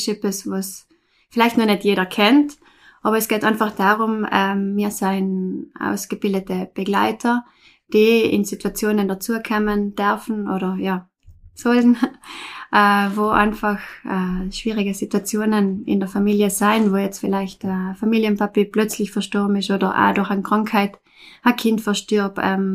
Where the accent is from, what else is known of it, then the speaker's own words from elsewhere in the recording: Merano, Trentino-Alto Adige, Italy; ich komme aus Meran, bin 35 Jahre alt